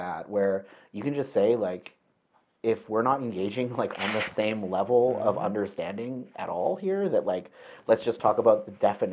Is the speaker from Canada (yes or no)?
yes; Thompson, Manitoba, Canada; growing up in Manitoba, I didn't experience a lot of anti-Semitism, actually. Not a lot at all. In fact, in Thompson, there were only two Jewish families